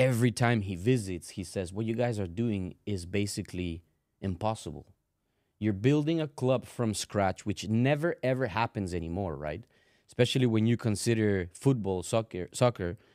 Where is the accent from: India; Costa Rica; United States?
Costa Rica; growing up in Costa Rica as a kid, I thought that's exactly what I needed, you know?